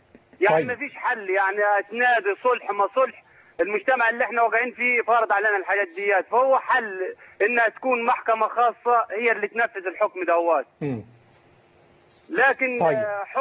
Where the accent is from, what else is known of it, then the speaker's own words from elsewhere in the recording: Asyut, Asyut Governorate, Egypt; now in Saudi Arabia; احنا في مشكلتنا في الصعيد، أنا من أسيوط، مشكلتنا في الصعيد أن احنا عايشين في غابة.